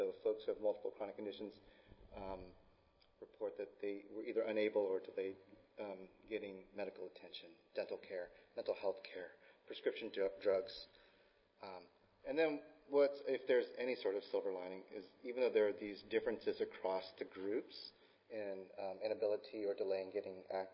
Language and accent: English; Hawaii, United States; And I don't know where that y'all came from because I'm from Hawaii